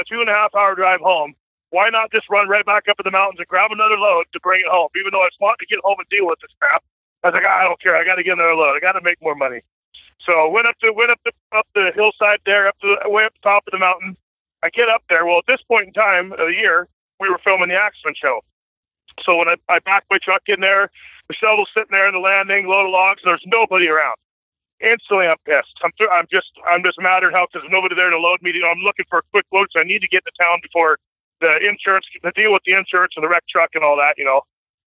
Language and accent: English; Washington, United States; born there